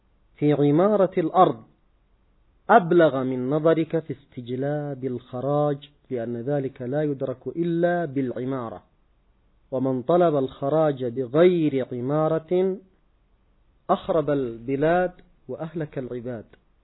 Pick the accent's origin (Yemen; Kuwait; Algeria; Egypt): Yemen; عندنا في اليمن